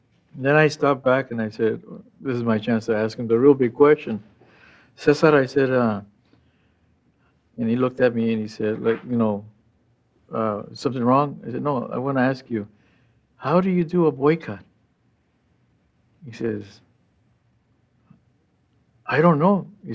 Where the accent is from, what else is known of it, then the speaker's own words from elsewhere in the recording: California, United States; Well, you know, I was born and raised in the San Joaquin Valley. And we worked, and I was a farm worker. My father was a farm worker and Mexican from Michoacan.